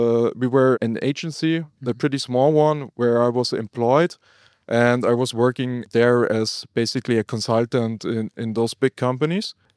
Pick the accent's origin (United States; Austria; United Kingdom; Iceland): Austria; Salzburg; I was born and raised here in Salzburg, where we also record this podcast today. I'm now 32 years old